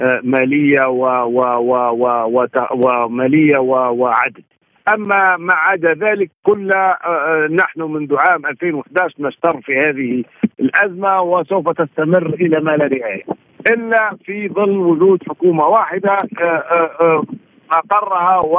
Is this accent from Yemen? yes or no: no; Libya; ولهذا نحن كليبيين نتطلع إلى إجراء انتخابات